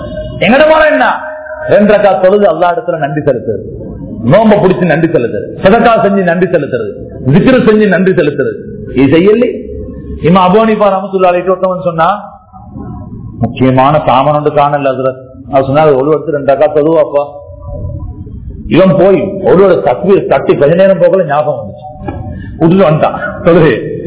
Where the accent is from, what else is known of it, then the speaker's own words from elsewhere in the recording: Sri Lanka; born there; போன வருஷம் எங்களுக்கு நான் ஒரு இலங்கையன் சொல்றதுக்கு எனக்கு தைரியம் இல்லை, உங்களுக்கும் தைரியம் இல்லை. சொன்னாங்க நீங்க எல்லாம் வந்தா மறத்தான்னு சொன்னாங்க. ஏன் சொல்லுறா, நாங்க இங்க இல்லையா, என்னோட அப்பா வேறையா, பாப்பா வேறையா, நான் இங்க பிறந்தவன் அப்பா, என் பாஸ்போர்ட் இலங்கையில நீக்குது